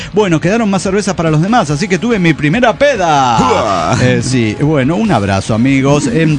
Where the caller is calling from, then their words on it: Farmington Hills, Michigan, United States; de Farmington Hills, Michigan.